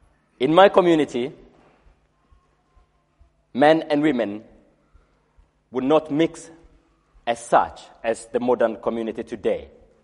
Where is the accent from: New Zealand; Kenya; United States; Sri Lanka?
Kenya; I grew up in Kenya and in a semi-urban area.